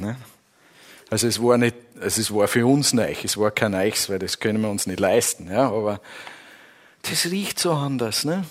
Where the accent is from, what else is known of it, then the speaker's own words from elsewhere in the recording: Switzerland; Ich komme ja aus der Schweiz und dann war für mich, in der Schweiz gibt es auch sehr katholische Gebiete, aber ich komme aus einem anderen Teil.